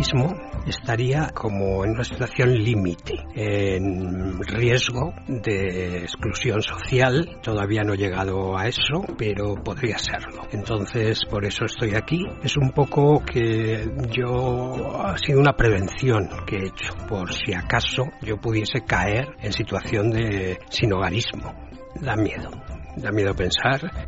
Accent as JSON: {"language": "Spanish", "town": "Madrid", "region": "Community of Madrid", "country": "Spain", "said": "tengo 59 años y soy de Madrid."}